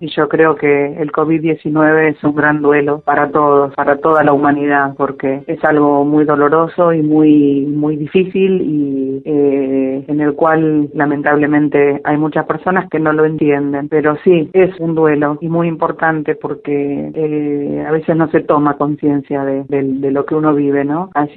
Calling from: Aldo Bonzi, Buenos Aires Province, Argentina; de Aldobonzi. Pertenezco a una comunidad parroquial.

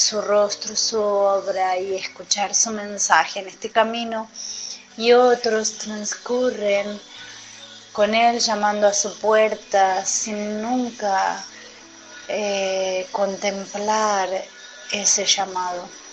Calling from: Aedo, Buenos Aires, Argentina

